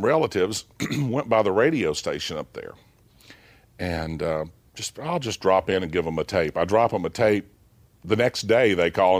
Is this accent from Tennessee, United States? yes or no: yes; Knoxville, Tennessee, United States; And we grew up in North Knoxville over on Atlantic Avenue. And I had a happy childhood.